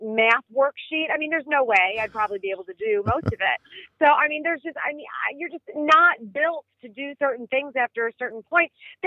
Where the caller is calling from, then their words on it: Chicago, Illinois, United States; I sure am. I'm joining you from Chicago.